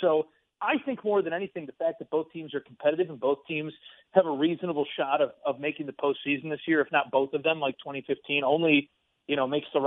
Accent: Chicago, Illinois, United States; As I think I've told you before, I grew up in Chicago, a massive Cubs fan.

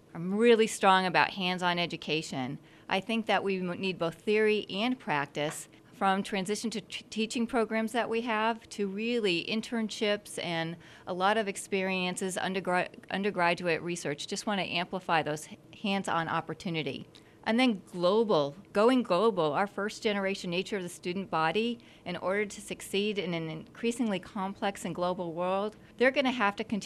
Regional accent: Massachusetts, United States; I grew up in Massachusetts and spent most of my time, though, other than some time in Virginia, in the Midwest.

